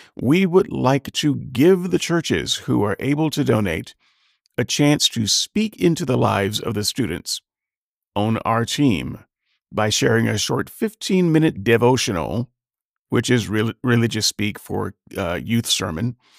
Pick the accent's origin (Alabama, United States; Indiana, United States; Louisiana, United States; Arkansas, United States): Alabama, United States; So as you know, I grew up in Alabama, lived in Alabama for a long time.